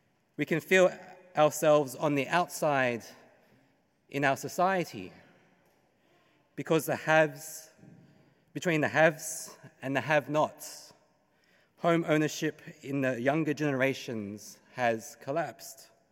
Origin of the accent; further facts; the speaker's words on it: Sydney, New South Wales, Australia; up in Sydney as an ABC, that's Australian-born Chinese, in the Sutherland Shire, and if you don't know where that is, according to the last census, it's the place with the lowest migrant rate in the whole of Australia. I was one of three Asians in my year.